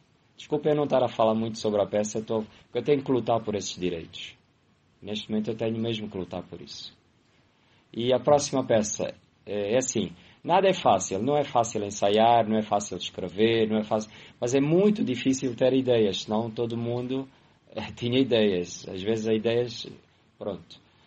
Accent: Angola; Mas eu sou angolano e eu sinto-me na obrigação de trazer a peça para Angola.

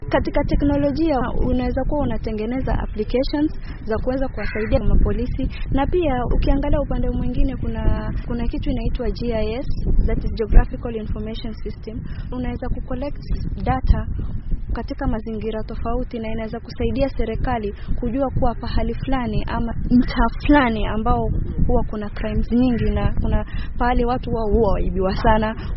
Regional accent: Mombasa, Mombasa County, Kenya; Mimi natoka eneo za Majengo, Mvita, na problem ambayo huwa tuna face kule, hakuna usalama.

